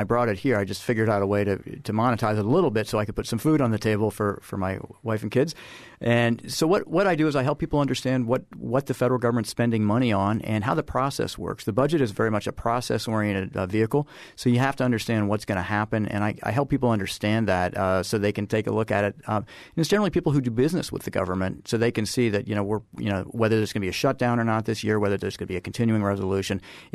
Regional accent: Florida, United States; Yeah, John, I grew up here in Southwest Florida, and my folks moved here in 1970. I had the opportunity, since I did grow up here, my wife and I, Allison, we're now raising our kids here.

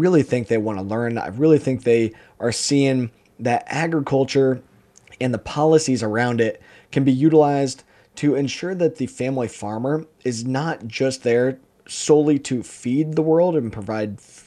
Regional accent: United States; And as American farmers, we're extremely good at producing corn and soybeans and our other commodities

